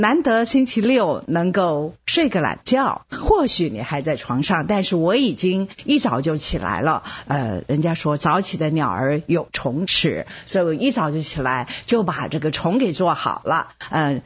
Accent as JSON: {"language": "Chinese", "country": "Taiwan", "accent": "Taiwanese Mandarin", "said": "这个我的台湾国语讲的也还行"}